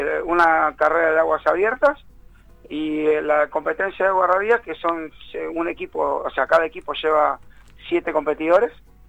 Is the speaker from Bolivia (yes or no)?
no; Santa Fe, Argentina; tengo el orgullo de decir que soy el único santafesino que trabaja acá